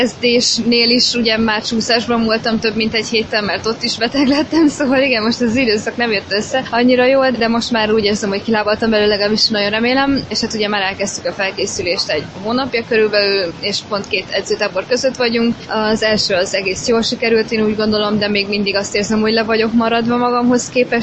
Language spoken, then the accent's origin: Hungarian; Debrecen, Hajdú-Bihar, Hungary; Debrecenbe visszamegyek, oda mindig örömmel megyek, hiszen a szülővárosom.